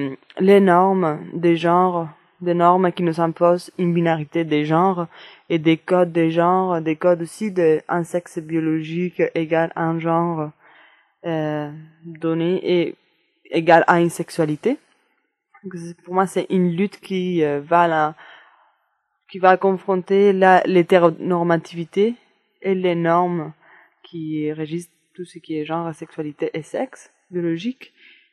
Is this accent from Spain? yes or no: yes; Andalusia, Spain; French is a second language; now in Montréal, Canada; Et je viens du sud de l'Espagne, mais j'habite maintenant à Montréal. Je suis une militante queer